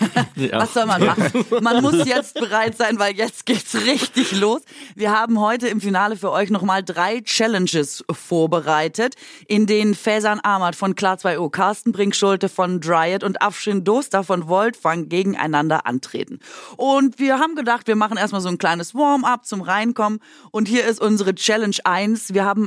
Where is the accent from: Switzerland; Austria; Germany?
Germany; Baden-Württemberg; born there; Also ich bin in der Nähe von Bruchsal geboren